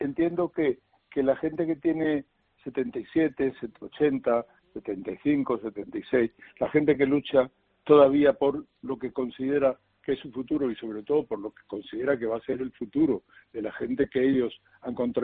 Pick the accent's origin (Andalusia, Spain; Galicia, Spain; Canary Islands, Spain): Andalusia, Spain; Granada; moved away; also born or lived in Madrid; hace 60 años yo salí de Granada por primera vez para irme a Madrid a vivir, a intentar la aventura de la música. O sea que yo ya soy lo suficientemente mayor